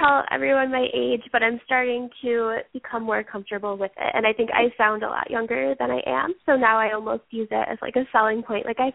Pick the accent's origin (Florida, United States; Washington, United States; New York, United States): New York, United States; Buffalo; also born or lived in Syracuse; now in Hawaii, United States; And so it's much different than it was being from Syracuse and growing up in Buffalo. It's very snowy here.